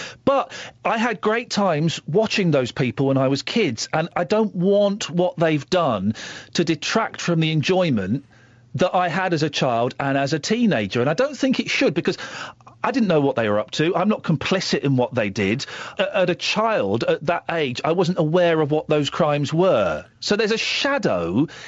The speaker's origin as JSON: {"language": "English", "town": "Slough", "region": "South East England", "country": "United Kingdom", "tie": "born or raised there", "said": "I grew up in Slough in the 70s on a dodgy council estate."}